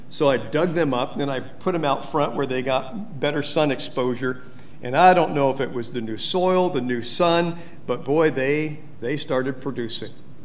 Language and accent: English; California, United States; growing up in Central California, where there are a lot of grapes that were grown there.